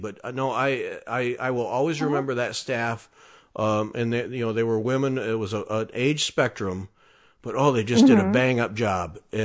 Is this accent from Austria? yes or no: no; Michigan, United States; I grew up in Michigan where hunting and fishing are just part of the culture.